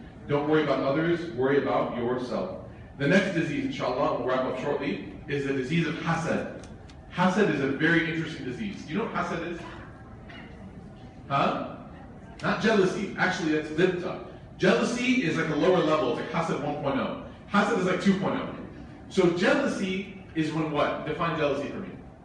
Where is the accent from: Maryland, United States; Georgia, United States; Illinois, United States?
Illinois, United States; Chicago; So, but the point is that I grew up in Chicago, which is like makes me an honorary Hyderabadi.